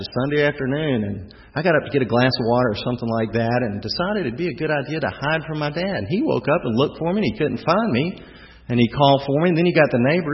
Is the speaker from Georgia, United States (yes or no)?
yes; Atlanta, Georgia, United States; And, you know, we're here in Atlanta, and I grew up in Atlanta.